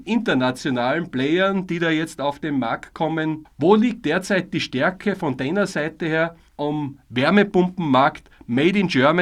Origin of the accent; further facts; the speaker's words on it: Austria; Bei uns in Österreich war es sehr eher schon stärker.